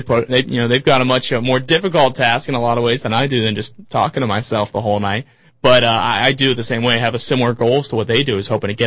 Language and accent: English; Pittsburgh, Pennsylvania, United States; The Pittsburgh Pirates, hands down. I'm from Pittsburgh, Pennsylvania, and most summers I'd go to at least 15 games a year.